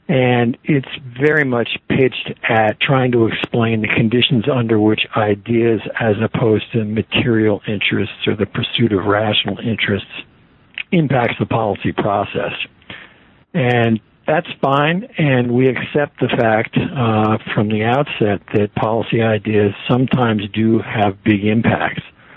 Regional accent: United States; Uwe is a Dane. I'm an American, so there are two cases right there.

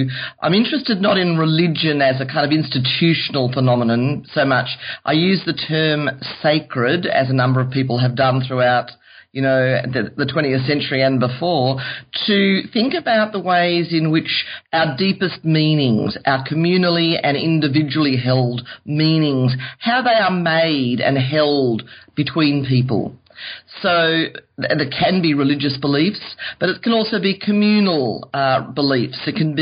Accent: Australia; They replicate Australian, colloquial language, down-to-earth characters in settings that, as an Australian, one recognises.

